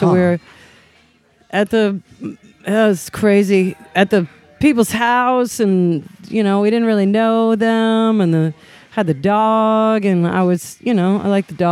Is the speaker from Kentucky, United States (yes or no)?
yes; Louisville, Kentucky, United States; also born or lived in Indianapolis; I was born in Indianapolis, but I really consider myself. I grew up in Louisville, so they have the Kentucky Derby there